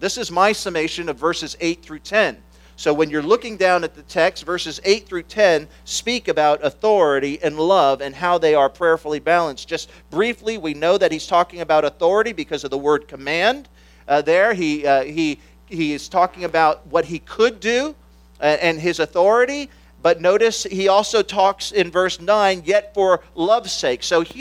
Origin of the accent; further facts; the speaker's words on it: United States; now in United Kingdom; And that, and particularly in Britain, I'm the most expressive person probably in our church as an American.